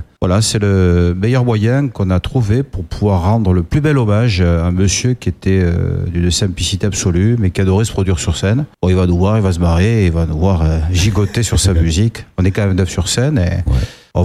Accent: Provence-Alpes-Côte d'Azur, France; je suis du CRU, vauclusien

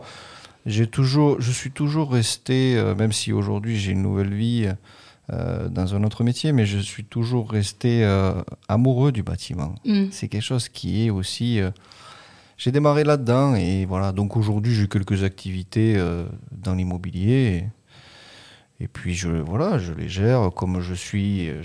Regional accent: Sorgues, Provence-Alpes-Côte d'Azur, France; born or raised there

